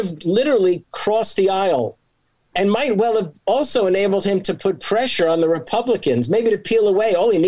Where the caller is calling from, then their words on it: Wisconsin, United States; I'm talking from Wisconsin where this happened